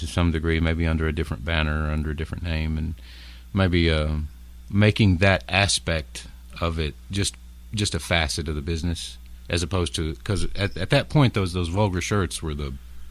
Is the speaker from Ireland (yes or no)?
yes; Ireland; You know, being Irish, I think that speaks volumes about our national personality.